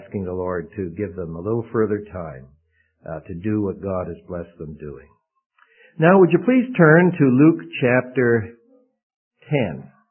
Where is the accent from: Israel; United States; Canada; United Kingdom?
Canada; I'm from Canada, but I don't say much about that. But then I got to move to Hawkesville.